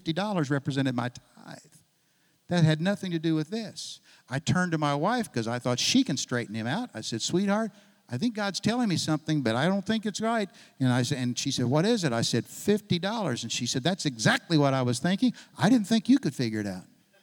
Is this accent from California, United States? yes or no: no; Oklahoma City, Oklahoma, United States; I was born and raised in Oklahoma City. To go to a town of 12,000 was like a totally different world for me.